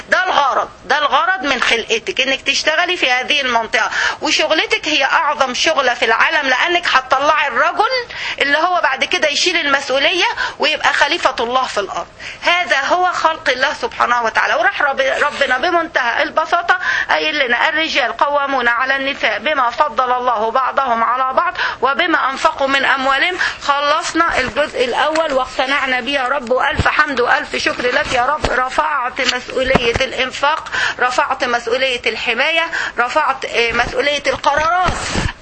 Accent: Egypt; زي ما بنقول احنا عندنا في مصر في المثل يقول بطاطس

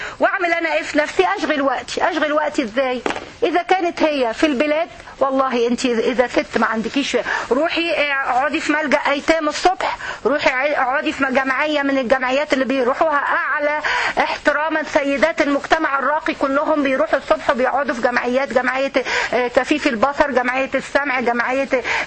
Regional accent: Egypt; ده مثل عندنا في مصر

